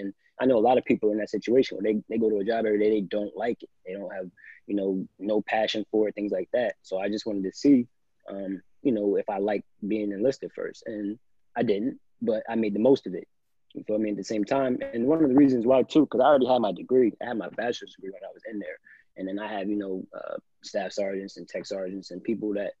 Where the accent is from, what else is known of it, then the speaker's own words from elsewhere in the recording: Lake Valley, New Jersey, United States; Like I'm just a kid from Lake Valley. I'm a kid from South Jersey. Like nobody knows where that's at, things like that.